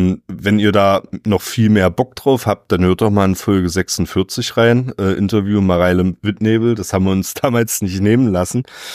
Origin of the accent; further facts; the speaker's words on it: Germany; Ja, in meiner Heimatregion, der Dübenheide